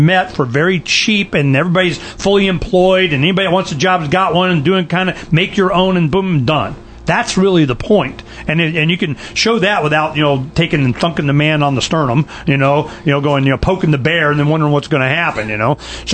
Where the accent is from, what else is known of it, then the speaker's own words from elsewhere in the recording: Arizona, United States; I mean, we're from Arizona. I mean, we know these guys. We know the area up there.